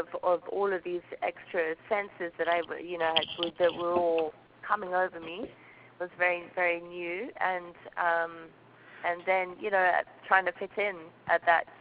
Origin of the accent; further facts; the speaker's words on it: Zimbabwe; I say no, and then I can't be bothered, and I say I'm English. Right. But if I say I'm Zimbabwean, I always get that, oh!